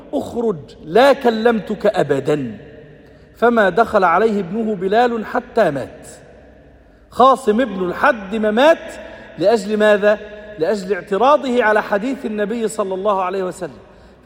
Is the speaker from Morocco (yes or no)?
no; Egypt; يعني زي ما بيقولوا عندنا في مصر حلوانة في سلوانة